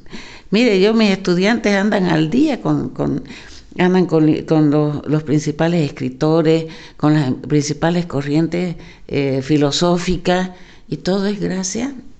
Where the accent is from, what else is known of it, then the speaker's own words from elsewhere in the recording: Bolivia; cuando yo era pequeña, en los años 60, yo nací en 1960, en Bolivia solo teníamos radio y lo demás era lectura.